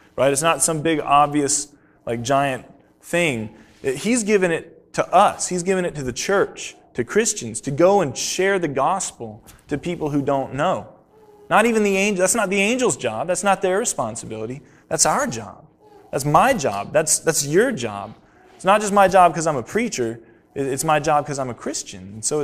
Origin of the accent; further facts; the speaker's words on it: the South, United States; I say Yankee because I'm a Southerner.